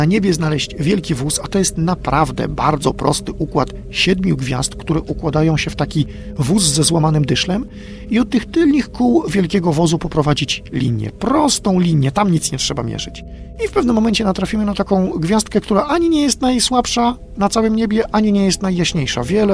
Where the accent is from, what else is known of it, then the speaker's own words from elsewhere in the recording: Kalisz, Greater Poland Voivodeship, Poland; Przecież nie zapominajmy o tym, że jesteśmy z Kalisza